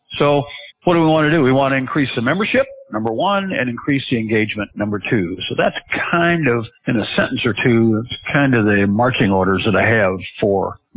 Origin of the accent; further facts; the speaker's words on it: Dallas, Texas, United States; born there; I was born in Dallas. I was born in Dallas at a very early age. I wanted to be close to my mom, so I'm coming home.